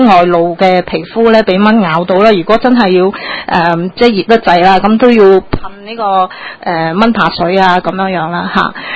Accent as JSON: {"language": "Cantonese", "country": "Hong Kong", "said": "咁而我哋香港人熱門去嘅東南亞地區呀"}